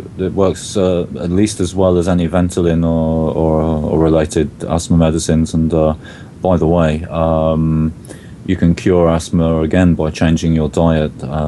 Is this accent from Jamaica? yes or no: no; England, United Kingdom; I ended up being flatlined at a hospital on more than one occasion growing up in England.